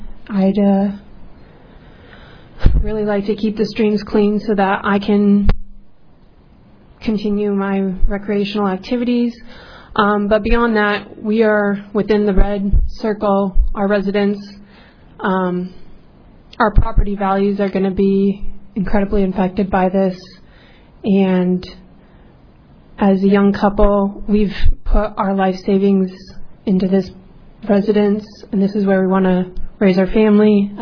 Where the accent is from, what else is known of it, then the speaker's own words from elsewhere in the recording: Iowa, United States; We're both born and raised in Iowa, and that's where our heart's at.